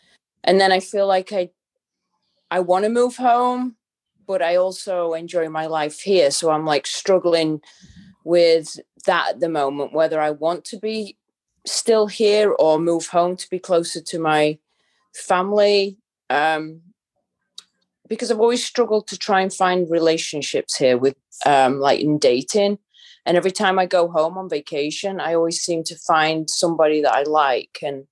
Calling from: Tampa, Florida, United States; In Tampa, Florida.

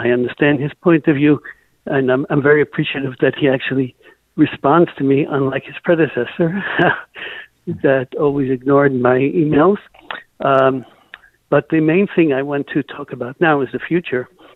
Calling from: Riverdale, New York, United States; I'm from the Riverdale

